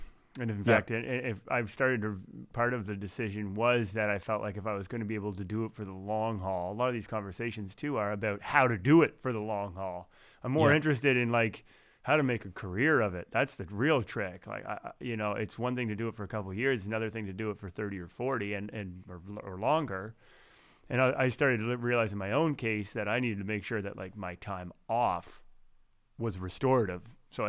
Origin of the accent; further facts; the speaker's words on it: Fredericton, New Brunswick, Canada; also born or lived in Halifax, Canada; I was in Halifax for about 15 years, and then I moved home. I mean, my hometown is Fredericton.